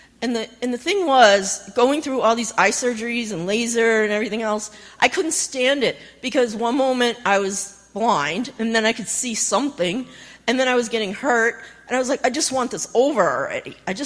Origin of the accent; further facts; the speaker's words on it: Massachusetts, United States; I grew up in Massachusetts, north of Boston, and I went to a rehabilitation center outside of Boston for about 16 weeks.